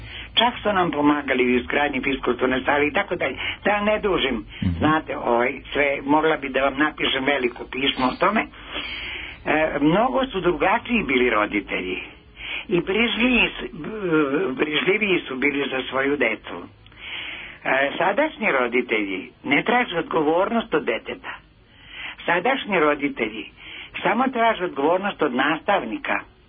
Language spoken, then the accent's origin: Serbian; Ruma, Vojvodina, Serbia; Iz Rume sam.